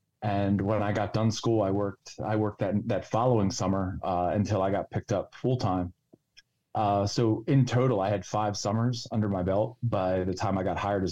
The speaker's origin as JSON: {"language": "English", "town": "Baltimore", "region": "Maryland", "country": "United States", "tie": "born or raised there", "lives_now": "Ocean City, United States", "said": "I'm currently from Baltimore, Maryland, but grew up there and just everything south of 12th grade, I should say."}